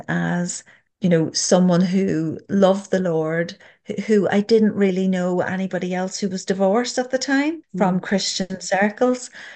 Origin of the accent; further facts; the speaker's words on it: Dublin, Leinster, Ireland; now in Northern Ireland; I'm originally from Dublin, and then moving up the north, my family still live in Dublin.